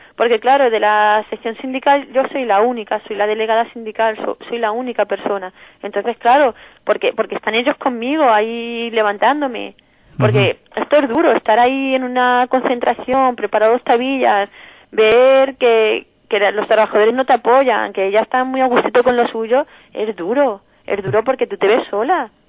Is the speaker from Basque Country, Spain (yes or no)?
no; Toledo, Castilla-La Mancha, Spain; Bueno, yo soy de Toledana.